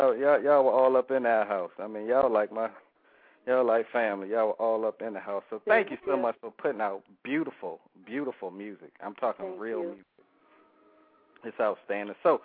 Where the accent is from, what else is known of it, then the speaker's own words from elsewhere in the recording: Richmond, Virginia, United States; now in Washington, D.C., United States; Actually, I'm from Richmond. I'm from Virginia.